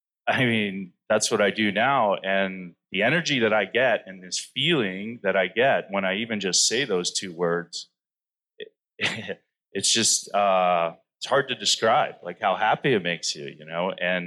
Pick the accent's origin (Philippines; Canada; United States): Canada; growing up in Canada, you know, it's the national sport there.